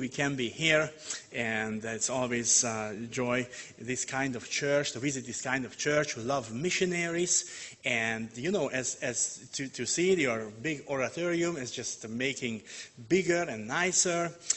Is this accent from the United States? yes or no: no; Hungary; English is a second language; moved away; I'm a missionary from Hungary. I'm born in Hungary and raised up in Hungary